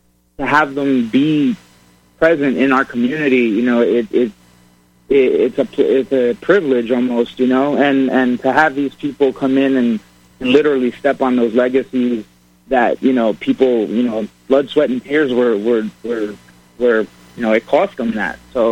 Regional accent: El Salvador; now in United States; I'm a Latino. I came here from El Salvador like almost 25 years ago

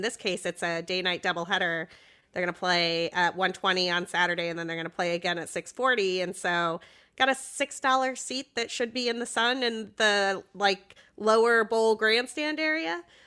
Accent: Utah, United States; I'm from Utah, so... Oh. That's finally a hockey team for Utah.

